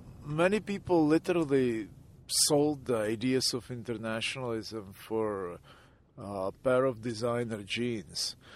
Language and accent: English; Pilsen, Plzeň Region, Czechia; English is a second language; I was growing up in Pilsen, which was literally 50 kilometers from the border.